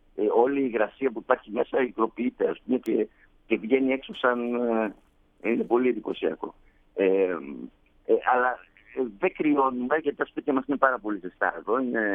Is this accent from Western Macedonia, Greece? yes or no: no; Serres, Central Macedonia, Greece; now in Winnipeg, Canada; Δηλαδή, το μείον 15 εδώ είναι σαν το 0 στην πατρίδα μου στα Σέρας.